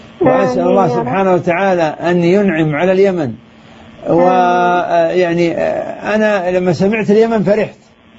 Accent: Saudi Arabia; والموية عندنا في السعودية الحمد لله رخيصة

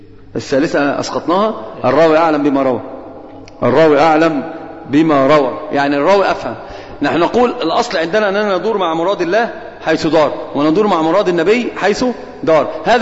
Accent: Upper Egypt, Egypt; انا اروح اقعد في الصعيد عندنا يا شيخ وارتاح وانتهى الموضوع. انا صعيدي

